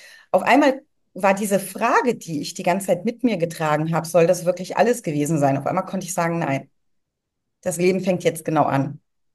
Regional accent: Cologne, North Rhine-Westphalia, Germany; now in Vietnam; Ich komme aus Köln, bin aber aktuell in Vietnam

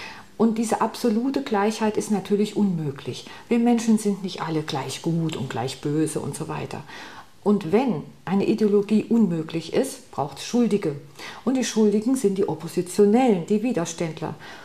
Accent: Hesse, Germany; Nein, ich bin aus Nordhessen.

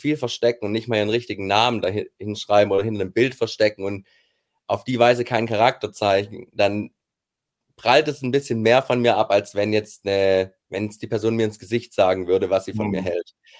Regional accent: Künzelsau, Baden-Württemberg, Germany; ich komme aus Künzelsau ursprünglich. Also in Künzelsau bin ich groß geworden, das ist eine Kleinstadt in Baden-Württemberg, und mache mein Leben lang schon Musik.

